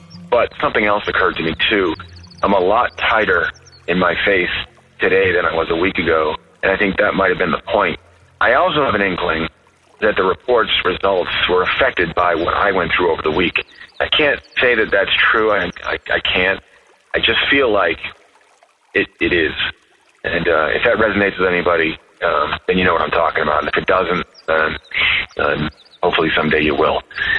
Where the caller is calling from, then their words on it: Massachusetts, United States; from Massachusetts calling